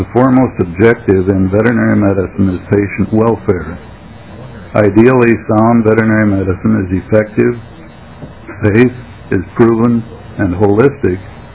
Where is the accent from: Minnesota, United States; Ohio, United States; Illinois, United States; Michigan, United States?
Minnesota, United States; Buffalo; I'm a veterinarian from Buffalo, Minnesota.